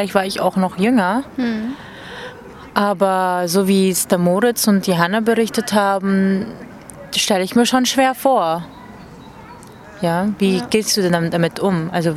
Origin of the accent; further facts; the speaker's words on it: Quezon City, Metro Manila, Philippines; Dann haben wir in Tatalon, Quezon City, das ist ein Slum, da wo ich herkomme, auch ein Projekt gestartet.